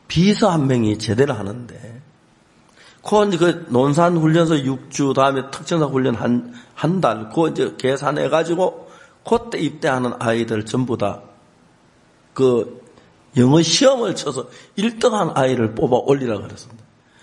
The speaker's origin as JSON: {"language": "Korean", "country": "South Korea", "said": "내가 한국 사람인데"}